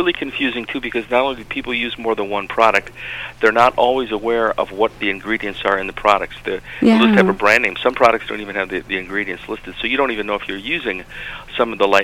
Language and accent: English; Twin Cities, Minnesota, United States; You know, I was born in the Twin Cities, and I grew up in the Twin Cities. I went to Highland Park Junior High School.